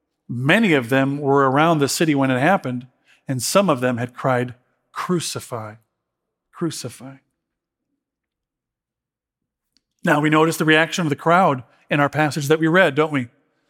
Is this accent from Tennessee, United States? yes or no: no; Illinois, United States; you know I'm a cityite, as I say. I don't have an agricultural background, and I'm from Illinois, and I actually like the Bears